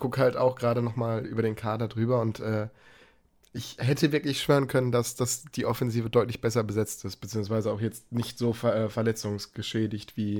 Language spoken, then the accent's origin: German; Bochum, North Rhine-Westphalia, Germany; obwohl natürlich ich als Bochumer nicht viel Positives mit Gladbach verbinde